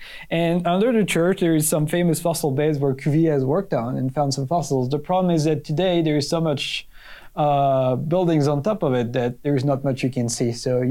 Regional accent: Paris, Île-de-France, France; now in United States; I grew up in Paris

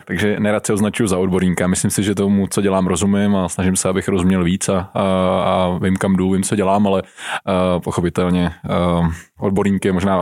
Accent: Liberec, Liberec Region, Czechia; já jsem z Liberce, takže každý v Liberci musí začít na běžkách a na lyžích

